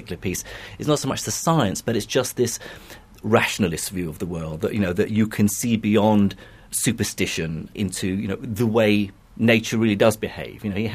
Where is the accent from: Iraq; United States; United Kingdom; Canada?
Iraq; English is a second language; I grew up in Iraq.